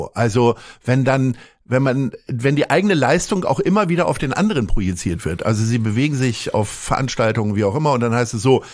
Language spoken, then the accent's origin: German; Hanover, Lower Saxony, Germany; ich komme ja nun auch aus Hannover